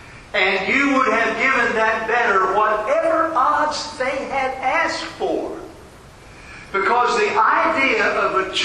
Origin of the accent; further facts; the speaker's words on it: Oakland, Maryland, United States; I'm from Oakland, Maryland. I grew up in Oakland, Maryland, about 2 hours south of Pittsburgh.